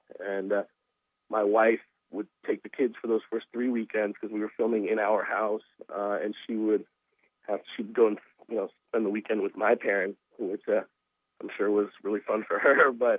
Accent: Silver Spring, Maryland, United States; Yeah, I grew up in Silver Spring area, Randolph Road, New Hampshire Avenue, Kennedy High School area.

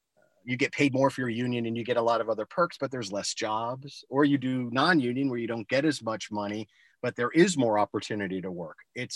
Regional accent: Lancaster, Pennsylvania, United States; I grew up in Lancaster, Pennsylvania.

